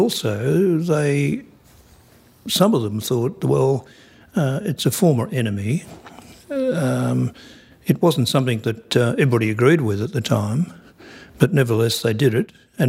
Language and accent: English; Cowra, New South Wales, Australia; born there; I was born in Cowra in 1945, given away my age. And I left school in 1960 and worked in Sydney for a couple of years. Then at age 18, I joined the Air Force. Came back to Cowra in 1969